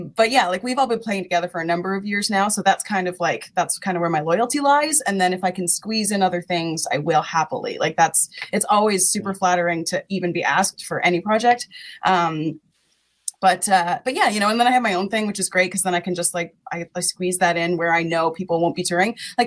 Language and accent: English; Pictou, Nova Scotia, Canada; East Coaster. I'm from Pictou, so pretty small.